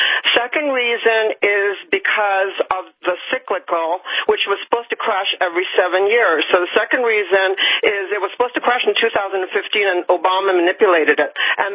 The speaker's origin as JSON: {"language": "English", "country": "Singapore", "said": "Chinese people, and I'm Chinese from Singapore, and yes, we work all the time, you're correct"}